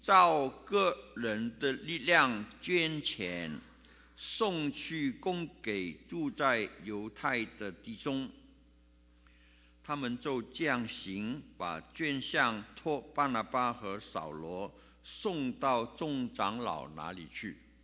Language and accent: Chinese; Guangdong, China; accent: Cantonese; 因为我的广东口音一念了圣经变成味经了